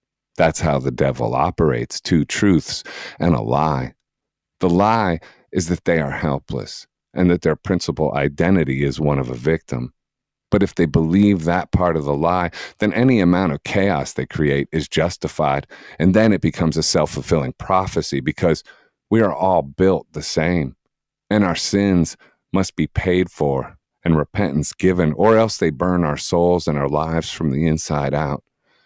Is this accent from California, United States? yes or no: no; New York, United States; Well, I'm a New Yorker, so I was like always over in Philly.